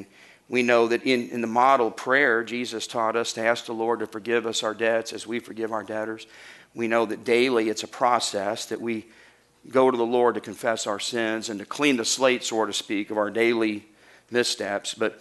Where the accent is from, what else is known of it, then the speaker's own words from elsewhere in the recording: Arkansas, United States; born there; I was born in Arkansas. We didn't speak a lot of Hebrew in Arkansas, surprisingly.